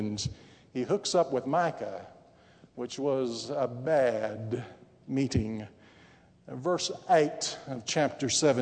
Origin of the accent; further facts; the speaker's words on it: Texas, United States; When I was growing up in Texas, they taught all the school children there a song about the boll weevil.